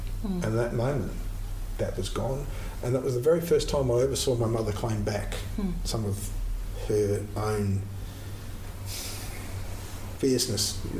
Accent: Northampton, Western Australia, Australia; born there; also born or lived in Geraldton; I was born in Northampton. We were born away from our Aboriginal family. We followed my father in his postings as a school teacher. We lived in Geraldton.

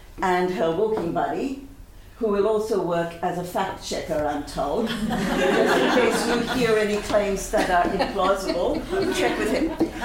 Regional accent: India; I'm Indian by birth and that I grew up in a kind of multilingual context. I, however, do not speak Spanish.

